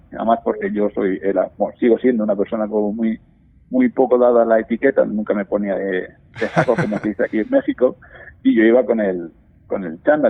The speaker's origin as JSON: {"language": "Spanish", "town": "Elche", "region": "Valencian Community", "country": "Spain", "said": "Yo soy de Elche. Elche es una ciudad en la costa mediterránea de España."}